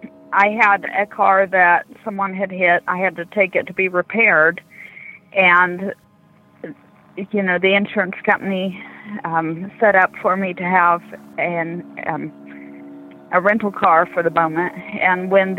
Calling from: San Antonio, Texas, United States; Okay, I'm calling from San Antonio.

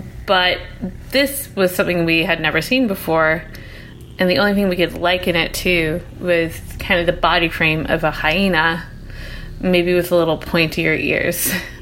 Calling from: Gatineau, Quebec, Canada; I'm calling from Gatineau, Quebec, Canada.

